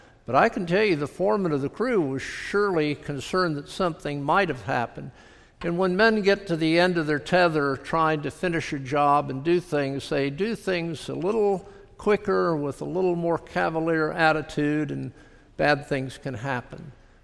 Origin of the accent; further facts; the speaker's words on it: Florida, United States; Amazing week growing up in South Florida with hurricanes coming and going.